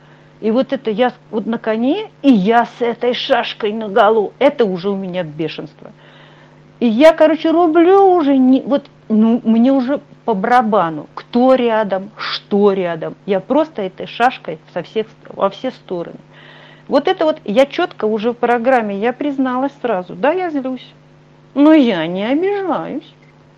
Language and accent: Russian; Saint Petersburg, Russia; Я сама из Питера, и я лежала в очень знаменитой больнице.